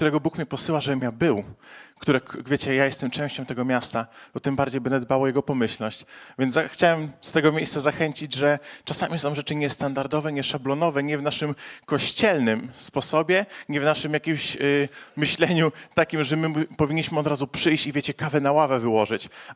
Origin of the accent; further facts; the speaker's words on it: Zielona Góra, Lubusz Voivodeship, Poland; mam 29 lat, jestem z Zielonej Góry, z Kościoła Bez Ścian od Marka Majewskiego.